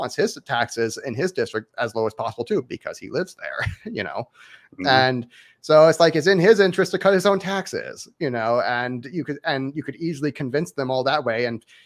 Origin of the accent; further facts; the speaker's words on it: Florida, United States; now in Texas, United States; I was born and raised in Florida. And so I'm a recent Texas transplant, but Florida man who now lives in Texas.